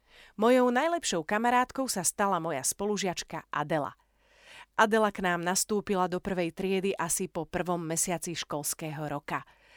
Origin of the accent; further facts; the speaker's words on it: Trnava, Trnava Region, Slovakia; Druhá súťaž bola u mňa doma v Trnave a na nej som vyhrala fotoaparát.